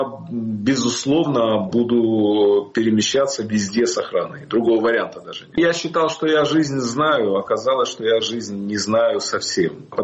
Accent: Kyiv, Ukraine; я живу у себя в моей родной стране. Я родился в Киеве, в Украине, я всю жизнь там прожил.

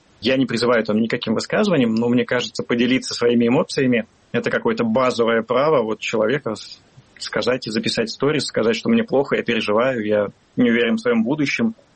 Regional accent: Penza, Penza Oblast, Russia; я из Пензы, и в Пензе есть картинная галерея

